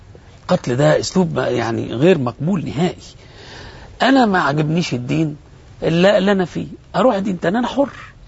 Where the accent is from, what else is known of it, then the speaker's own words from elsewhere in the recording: Egypt; أن أنا مصري ولست عربيا.